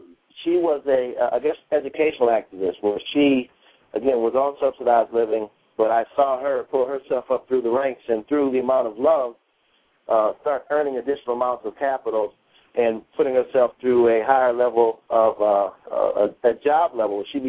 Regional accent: Detroit, Michigan, United States; And so I'm from Detroit again, and that really struck me as something.

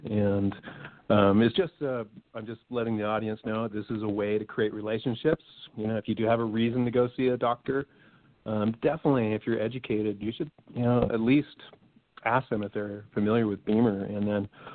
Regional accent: Idaho, United States; I'm from Idaho.

